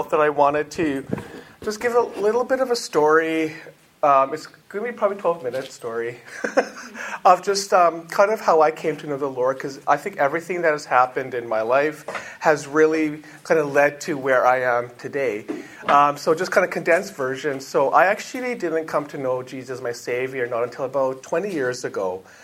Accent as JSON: {"language": "English", "town": "Regina", "region": "Saskatchewan", "country": "Canada", "said": "I had no plans to leave the Catholic Church, because that's what I was raised in, right? And so I'm from Regina"}